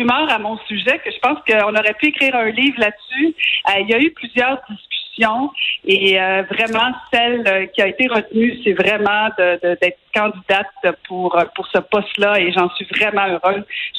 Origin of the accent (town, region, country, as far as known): Quebec, Canada